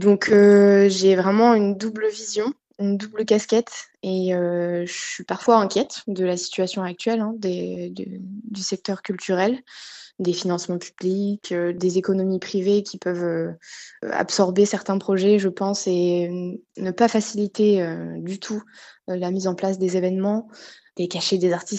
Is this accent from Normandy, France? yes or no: yes; Évreux, Normandy, France; c'est vrai qu'à Évreux, c'est un peu mon terrier, quoi. C'est là où j'ai grandi.